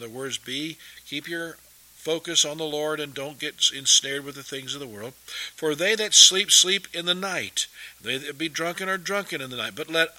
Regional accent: United States; I personally, as I believe, as an American, we ought to kick them out of our country

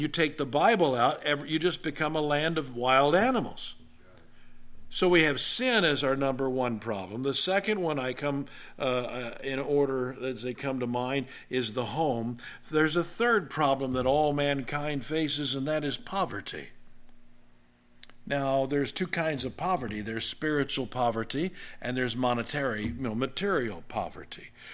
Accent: Jenks, Oklahoma, United States; When I was growing up in Jinx, Oral Roberts built a hospital. You know, we were right across the river from Oral Roberts University.

